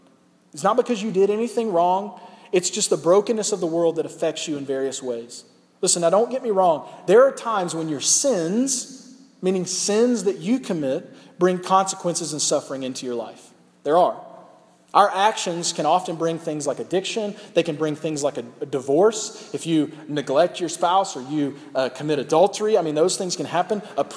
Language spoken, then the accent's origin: English; United States; And you got to understand, I'm an American.